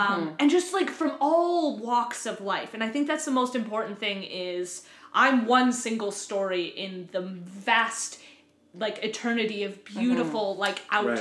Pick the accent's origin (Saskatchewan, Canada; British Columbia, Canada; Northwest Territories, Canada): British Columbia, Canada; Prince Rupert; I'm like, hi, I'm from Prince Rupert. I want to come to your thing.